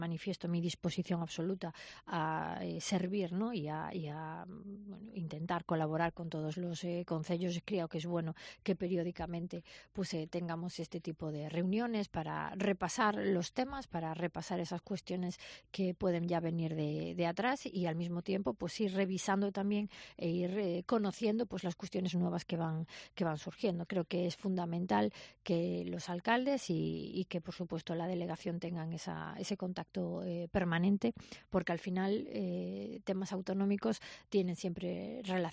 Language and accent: Spanish; Ferrol, Galicia, Spain; yo soy de Ferrol de siempre, y el poder seguir trabajando por esta ciudad